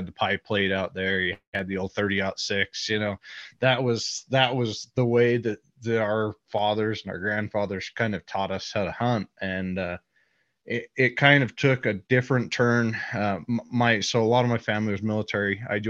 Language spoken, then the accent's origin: English; Utah, United States; Yeah, I mean, I live here in Utah. I grew up in Utah.